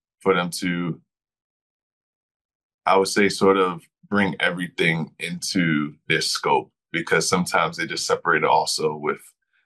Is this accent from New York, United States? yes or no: yes; Brooklyn, New York, United States; Grew up, born and raised in Brooklyn, New York.